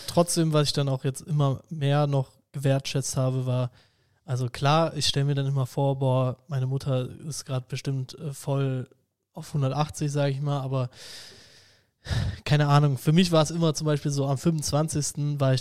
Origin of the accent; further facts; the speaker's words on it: Hennef, North Rhine-Westphalia, Germany; bei uns in Hennef, wo ich herkomme